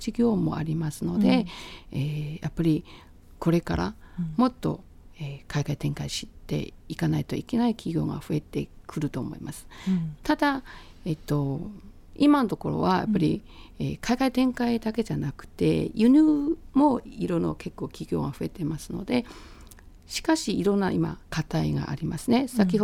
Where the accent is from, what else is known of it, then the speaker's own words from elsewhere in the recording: Fuzhou, Fujian, China; Japanese is a second language; now in Beijing, China; 生まれは実は福建省の福州市にある小さな島なんですよ。私も島娘ですね。